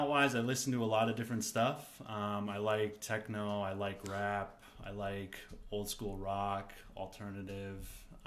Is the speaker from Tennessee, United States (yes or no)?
no; Boonton Township, New Jersey, United States; born there; I was born in New Jersey, Boone Township, in the northern part, Morris County. I went to DePaul Catholic High School.